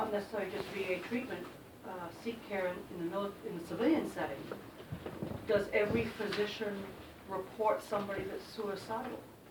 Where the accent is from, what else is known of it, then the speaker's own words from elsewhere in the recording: England, United Kingdom; I grew up in England, so all my family was exposed to, the older generation was exposed to the war.